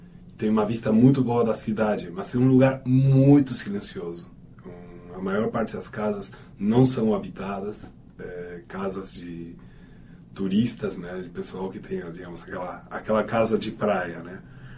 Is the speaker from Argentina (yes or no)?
yes; Mar del Plata, Buenos Aires Province, Argentina; Portuguese is a second language; moved away; eu nasci em Buenos Aires, mas eu me considero marplatense, né, que é o ano de vida, já estava morando lá, então toda a minha primeira formação é lá em Mar del Plata.